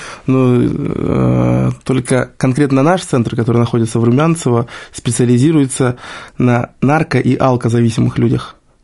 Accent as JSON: {"language": "Russian", "town": "Kirishi", "region": "Leningrad Oblast", "country": "Russia", "tie": "born or raised there", "also_born_or_lived": "Saint Petersburg", "said": "я родом из Ленинградской области, город Кириши. Но непосредственно сам родился я, как уже сказал, в Ленинграде. Происхождение мое тоже, оно такое немного экзотическое, потому что, в принципе, я вообще привык, что, ну, так как у меня цвет кожи немного другой, отличается"}